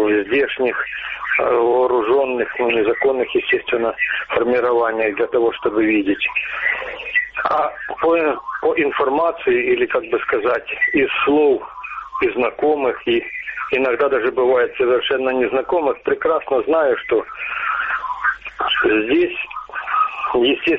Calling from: Krasnodon, Luhansk Oblast, Ukraine; Я звоню с неподконтрольной Украине территории, город Краснодон.

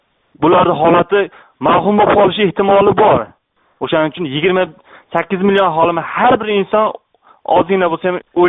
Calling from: Prague, Czechia

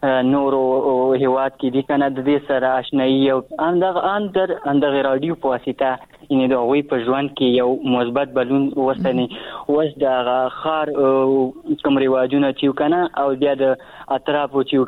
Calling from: Achin, Nangarhar, Afghanistan; در سره تماس کیم د ننګرهار ولایت اچینو لسوالینه

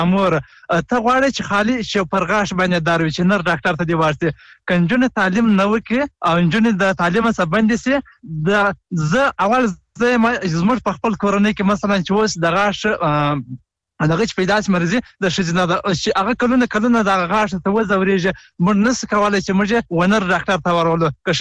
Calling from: Helmand, Afghanistan; د هلمند ولایت نه.

